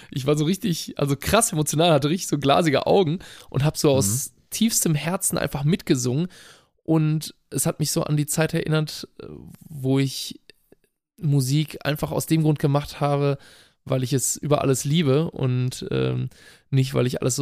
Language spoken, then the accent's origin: German; Salvador, Bahia, Brazil; unter anderem auch Streetfood aus meiner Heimatstadt Salvador Bahia.